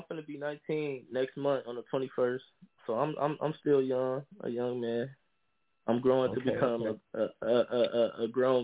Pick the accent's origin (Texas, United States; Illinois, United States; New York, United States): Illinois, United States; Chicago; I was from Chicago, moved to Minnesota.